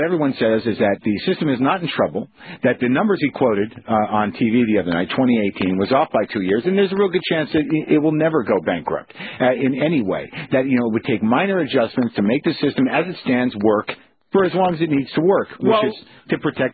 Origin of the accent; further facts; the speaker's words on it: New Mexico, United States; From my home state. I grew up with Pete Domenici signs.